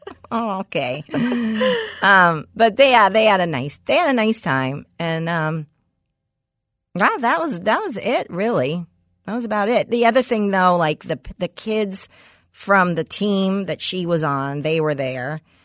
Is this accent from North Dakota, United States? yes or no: no; West Hills, California, United States; It's a block from where I grew up in West Hills.